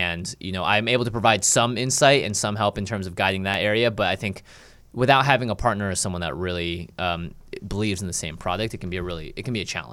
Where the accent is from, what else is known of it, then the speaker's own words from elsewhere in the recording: Seattle, Washington, United States; Because I grew up in Seattle.